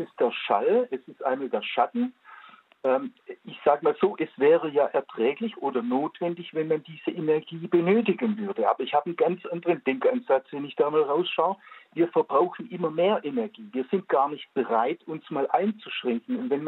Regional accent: Baden-Württemberg, Germany; ich komme aus dem Schwäbischen, also aus Baden-Württemberg

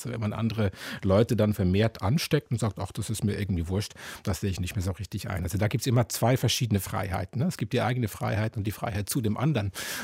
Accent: Switzerland; bevor ich meine alten Eltern in der Schweiz, wo ich herkomme, besucht habe

